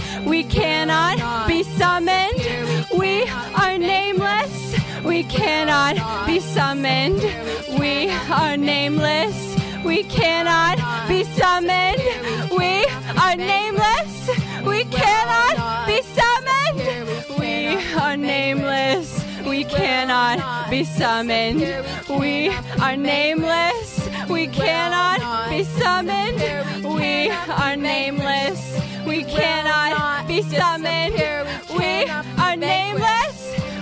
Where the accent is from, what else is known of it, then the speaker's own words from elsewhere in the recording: Bellingham, Washington, United States; We're from Bellingham, Washington.